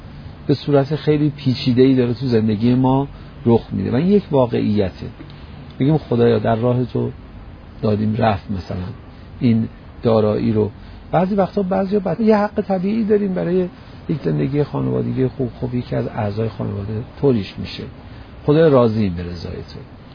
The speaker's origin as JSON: {"language": "Persian", "country": "Iran", "said": "اینم که میدید ما ایرانی هستیم"}